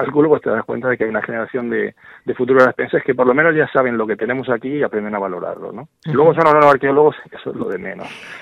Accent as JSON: {"language": "Spanish", "town": "Aspe", "region": "Valencian Community", "country": "Spain", "said": "como yo soy de Aspe y tal, y eso es casi casi lo mejor, ¿no?"}